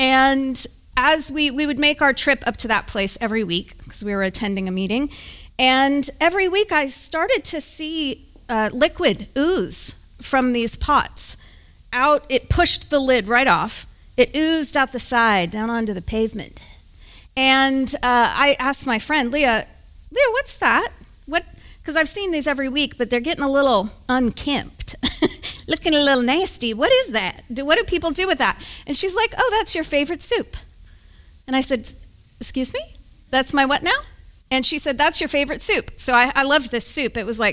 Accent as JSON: {"language": "English", "town": "Albany", "region": "Oregon", "country": "United States", "tie": "born or raised there", "lives_now": "Dallas, United States", "said": "So I'm not from here, I'm from Oregon originally."}